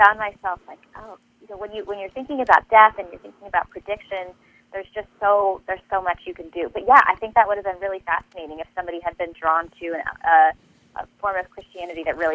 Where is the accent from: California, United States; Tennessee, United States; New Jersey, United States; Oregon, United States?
California, United States; San Francisco; I never pictured myself moving to the Midwest. I'm from San Francisco, and now I call myself a born-again Midwesterner because I really love it here